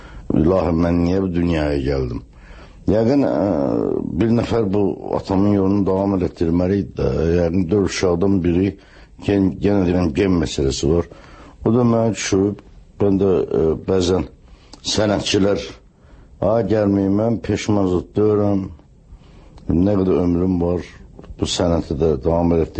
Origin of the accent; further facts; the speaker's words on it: Baku, Azerbaijan; Əlbəttə böyük çətinliklə böyümüşəm Sovetskidə.